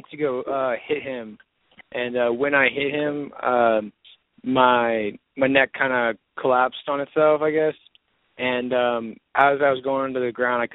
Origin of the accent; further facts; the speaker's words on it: Chapin, South Carolina, United States; I'm from Chapin, South Carolina